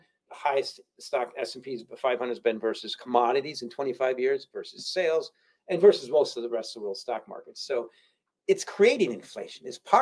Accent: Chicago, Illinois, United States; I'm from Southside Chicago. We don't say the Bears, we say da Bears.

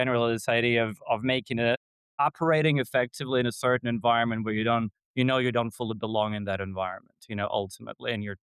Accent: Latvia; English is a second language; now in United Kingdom; so I'm originally from Latvia

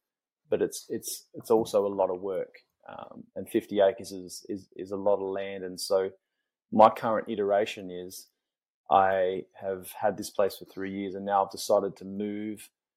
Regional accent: South Australia, Australia; a 50-acre parcel of land in my home state of South Australia, the Adelaide Hills.

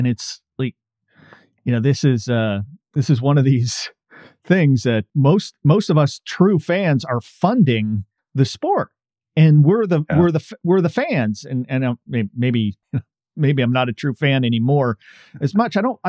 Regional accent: Portland, Oregon, United States; So I grew up in Portland, Oregon.

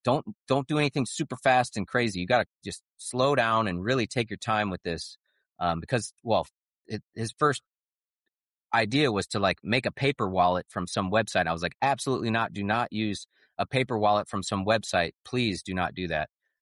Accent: Michigan, United States; And this is my hometown meetup of the Southwest Michigan meetup.

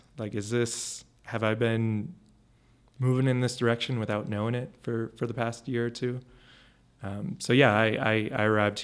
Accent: New York, United States; And I'm from New York. I was in New York when the pandemic hit there

